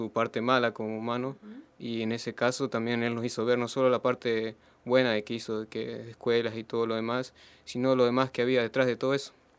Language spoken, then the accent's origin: Spanish; Santa Isabel, La Pampa, Argentina; allá en Santa Isabel, mi pueblo, lo este pampeano